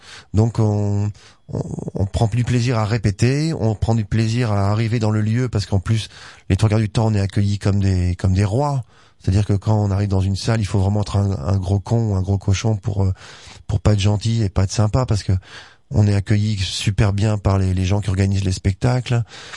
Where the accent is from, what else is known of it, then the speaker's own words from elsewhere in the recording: Auchel, Hauts-de-France, France; born there; Il y a Auchel, ma ville natale, en avril.